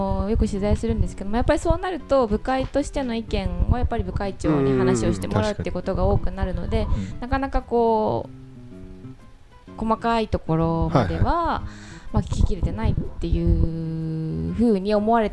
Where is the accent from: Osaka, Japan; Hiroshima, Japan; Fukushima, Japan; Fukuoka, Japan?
Fukushima, Japan; Tanagura; born there; 生まれは福島県の棚倉町っていう栃木の那須高原の裏手ですね。